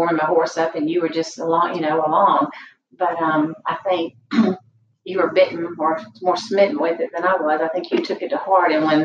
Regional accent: Auburn, Alabama, United States; Well, growing up in Auburn, we didn't have a lot of land to keep horses, but my daddy had a farm in Lafayette, which is about 30 minutes away.

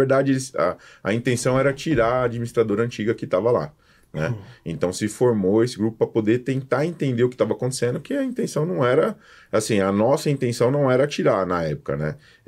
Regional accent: São Paulo, Brazil; sou de São Paulo, né? ABC.

